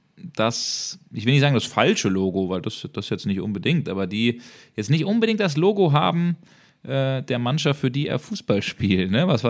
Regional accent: Bremen, Germany; ich bin Bremer und deswegen trage ich die immer im Herzen und auf dem Schienbein

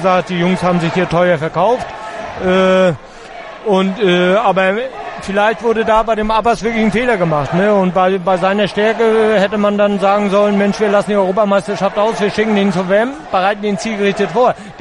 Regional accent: Northern Germany, Germany; Dazu liebe ich auch meine Heimat viel zu sehr. Ne? Und wir sind im hohen Norden und die Norddeutschen, die sind schon ein bisschen heimatverbunden.

